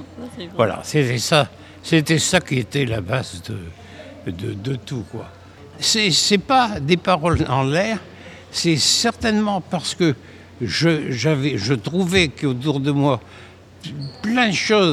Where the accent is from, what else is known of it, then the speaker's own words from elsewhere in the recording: Roubaix, Hauts-de-France, France; je suis né à Roubaix et j'ai vécu à Roubaix tout le temps.